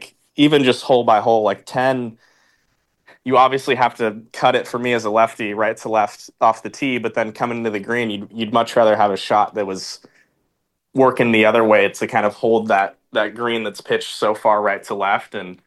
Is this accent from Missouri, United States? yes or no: no; Washington, United States; I grew up obviously in Washington and played a lot of tree lined golf